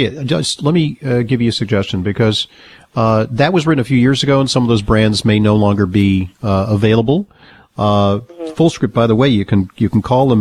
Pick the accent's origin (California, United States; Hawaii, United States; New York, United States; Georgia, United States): New York, United States; New York City; let's take a call now from Amelia, who's in my hometown. She's in New York City.